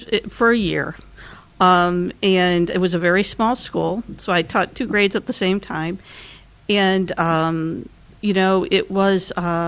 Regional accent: Detroit, Michigan, United States; moved away; also born or lived in Texas; And I said, well, I grew up in the Archdiocese of Detroit.

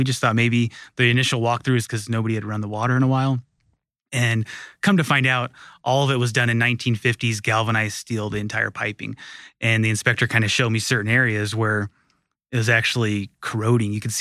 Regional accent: Denver, Colorado, United States; So I grew up in North Denver, which near Tennyson Street, which is the Highlands now, you know, as you know, one of the hottest areas in town.

